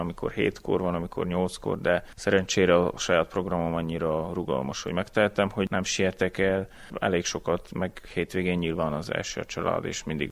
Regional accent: Gheorgheni, Harghita, Romania; egy egész jó közösség van, síző közösség a szülővárosomon, Gyergyószám Miklóson

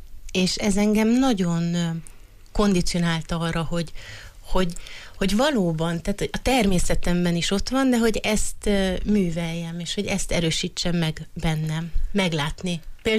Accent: Târgu Mureș, Mureș County, Romania; és azóta ott élek, ott érettségiztem, ott jártam az egyetemet, és ott végeztem a továbbképzéseimet. Itt születtem Marosvásárhelyen.

